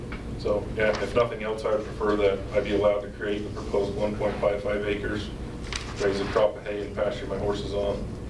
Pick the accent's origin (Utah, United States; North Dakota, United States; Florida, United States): Utah, United States; Daniels; now in Midway, United States; I was born and raised here in Daniels at the corner of 3000 South and Daniels Road. I've enjoyed growing up in this valley. I now have 3 kids and currently rent a house in Midway.